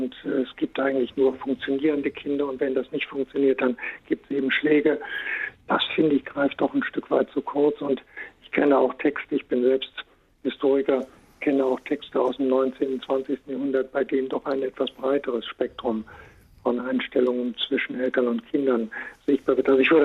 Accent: Dresden, Saxony, Germany; born there; Und ich bin in Dresden geboren worden.

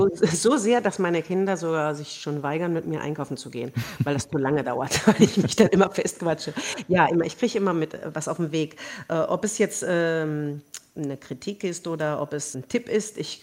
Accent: Königswinter, North Rhine-Westphalia, Germany; moved away; meine Familie ist hier aus Deutschland. Ich komme aus Königswinter bei Bonn und wir sind hierher gezogen.

